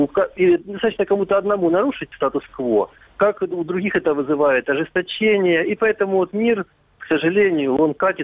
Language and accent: Russian; Luhansk Oblast, Ukraine; вот, и я из Луганской области.